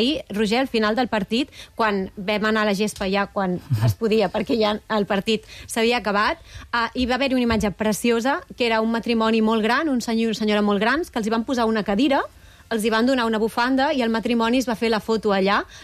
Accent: Badalona, Catalonia, Spain; Jo sóc de Badalona

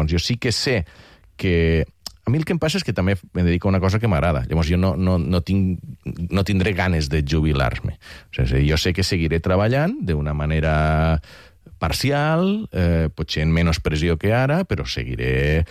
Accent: Catalonia, Spain; jo soc de les Terres de l'Ebre. Allí no fa falta tants de diners per a viure bé a les zones, diguem-ne, més rurals o fora de la ciutat

